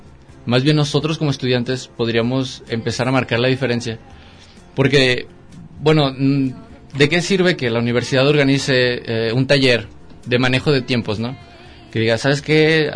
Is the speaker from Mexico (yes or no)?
yes; Mexico; Muestra la calidez que tenemos como mexicanos.